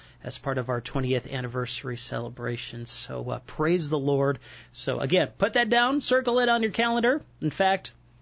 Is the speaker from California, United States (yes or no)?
no; Chicago, Illinois, United States; but my birthday was always in November, and I grew up in Chicago